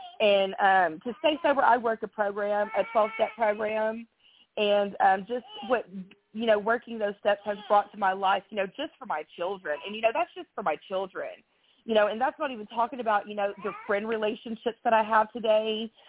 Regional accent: Oklahoma, United States; I'm from Oklahoma, and so I flew my three kids out to Florida for a whole week just a few months ago.

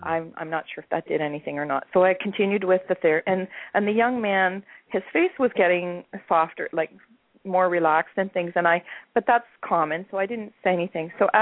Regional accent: Canada; Although I'm Canadian, I'm very well connected with my Healing Touch colleagues in the States

